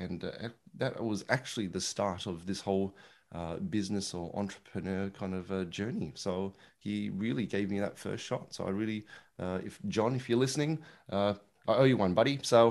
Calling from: Melbourne, Victoria, Australia; It's good old, I was going to say sunny Melbourne in Australia, but it's actually quite cold today. So call it cold Melbourne in Australia.

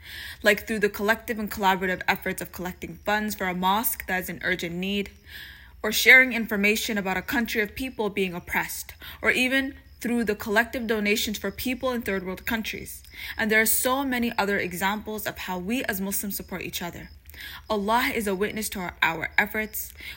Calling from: Toronto, Ontario, Canada; I'm a listener from Toronto, Canada.

